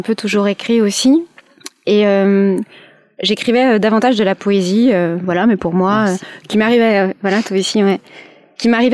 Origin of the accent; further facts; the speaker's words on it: Auvergne-Rhône-Alpes, France; now in Toulouse, France; Je suis maintenant à Toulouse, j'ai habité un petit peu Montpellier, mais je viens de la plaine du Forêt, donc pas très loin de Saint-Étienne.